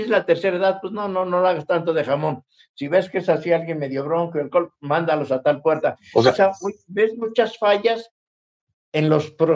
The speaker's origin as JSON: {"language": "Spanish", "town": "Atlacomulco de Fabela", "region": "State of Mexico", "country": "Mexico", "said": "Yo soy de Atlacomulco de Favela. Se llama Atlacomulco de Favela."}